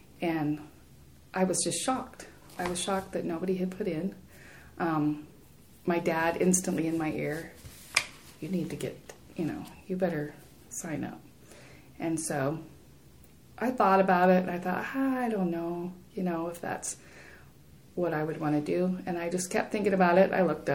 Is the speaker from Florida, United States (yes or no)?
no; Buffalo, Wyoming, United States; Well, I'm from Buffalo, Wyoming. Was born and raised here. I've raised all my kids here.